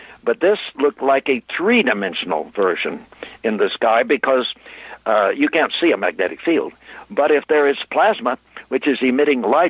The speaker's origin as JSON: {"language": "English", "town": "Corpus Christi", "region": "Texas", "country": "United States", "tie": "born or raised there", "said": "I got a call from a friend of mine, Bob Matthews, in Corpus Christi, Texas, my hometown down there."}